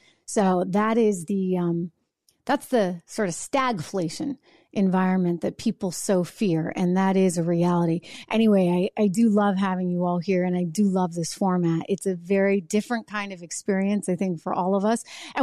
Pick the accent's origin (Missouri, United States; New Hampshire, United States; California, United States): New Hampshire, United States; And I grew up in New Hampshire, very proud of one of the 13 colonies.